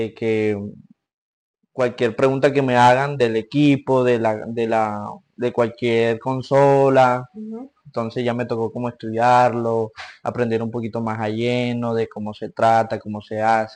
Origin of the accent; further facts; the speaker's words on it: Barranquilla, Atlántico, Colombia; also born or lived in Bogotá; Yo soy de Bogotá, pero me crié aquí en Barranquilla.